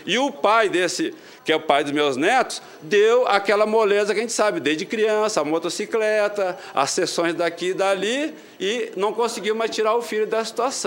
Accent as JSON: {"language": "Portuguese", "town": "Porto Alegre", "region": "Rio Grande do Sul", "country": "Brazil", "tie": "born or raised there", "said": "um cidadão comum que até os 21 anos nasci e morei em Porto Alegre, num bairro relativamente pobre, chama Partenon"}